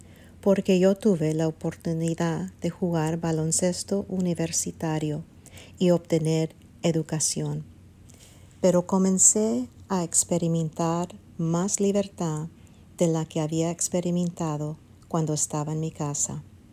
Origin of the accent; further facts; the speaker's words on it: DR Congo; soy originario de la República Democrática del Congo Zaire, África Central. Es que crecí en un hogar africano